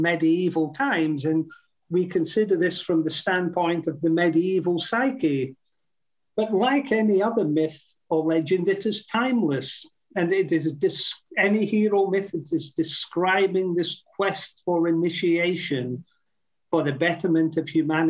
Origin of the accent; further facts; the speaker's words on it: Scotland, United Kingdom; born there; It's a great one for me, certainly, because I was born in Scotland.